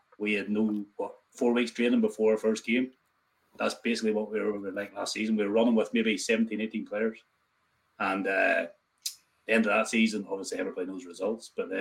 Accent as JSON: {"language": "English", "town": "Ballymena", "region": "Northern Ireland", "country": "United Kingdom", "said": "I'm originally obviously not from here. I'm from Ballymena, but I've been living here like 14 years."}